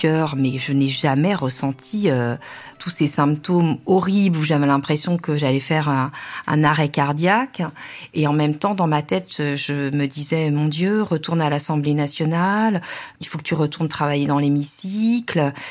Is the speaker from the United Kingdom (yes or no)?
no; Guérande, Pays de la Loire, France; born there; Je suis née à Guérande, donc je suis élue dans la circonscription où je suis née. Donc Guérande, c'est à 5 km de la Baule.